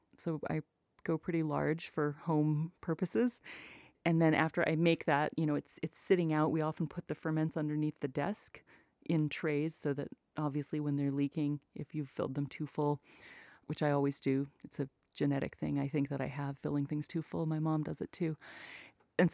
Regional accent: Ambler, Alaska, United States; now in Homer, United States; they also used to live up where I grew up in Ambler in Bush, Alaska.

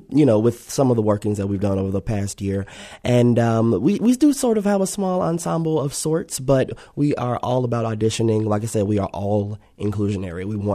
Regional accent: Chicago, Illinois, United States; now in Grand Rapids, United States; I'm originally from Chicago

